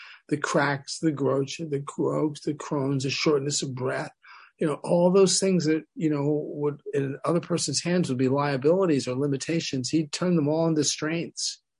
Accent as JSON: {"language": "English", "region": "New Jersey", "country": "United States", "lives_now": "New York, United States", "said": "Yeah, I came from New Jersey."}